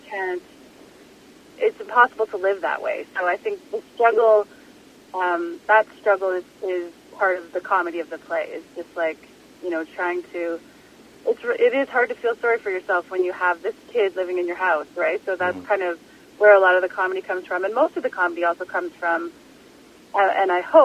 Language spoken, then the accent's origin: English; Winnipeg, Manitoba, Canada; also born or lived in Toronto; So I was moving home from Toronto, originally from Winnipeg, but I'd lived in Toronto for 3 or 4 years and was moving back